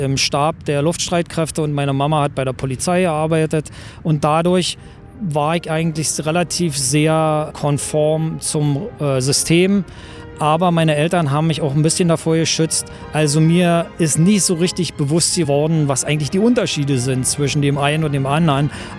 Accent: East Germany, Germany; moved away as an adult; now in Australia; Ich habe also 24 Jahre lang in Ostdeutschland gelebt als Ossi. Bin dann durch die Wiedervereinigung 10 Jahre lang Wessi geworden und bin dann 1999 nach Australien ausgewandert.

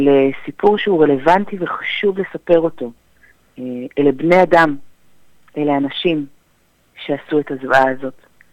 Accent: Netanya, Central District, Israel; מנהלת בית הספר לאומנויות הבוסטן בנתניה, שם גדלתי

